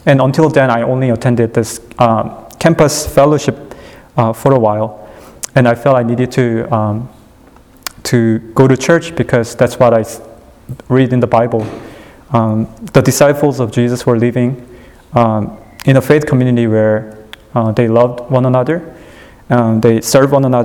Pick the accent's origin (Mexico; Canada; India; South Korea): South Korea; English is a second language; moved away as an adult; now in Pasadena, United States; And so I came here to Pasadena from Korea in 2007.